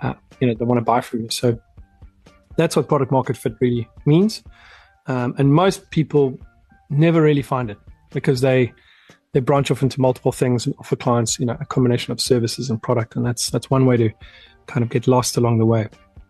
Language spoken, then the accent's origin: English; South Africa; now in Houston, United States; And even myself now based in Houston, I'm really trying as much as I can to leverage the deposit I have from growing up in that country